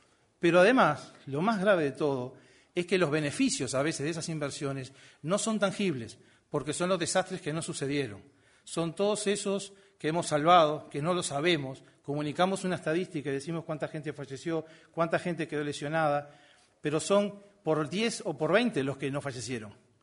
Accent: Uruguay; el enamoramiento de la democracia que tenemos como uruguayos en el disenso o en el consenso

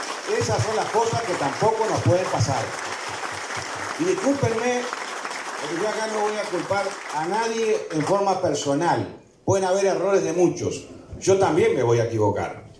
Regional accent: Uruguay; como uruguayos y como gobernantes

